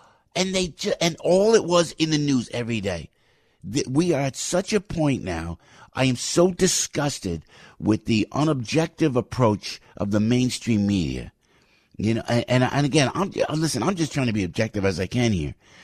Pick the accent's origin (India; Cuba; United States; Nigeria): United States; No, I'm an American. I'm a patriot, and I'm an American.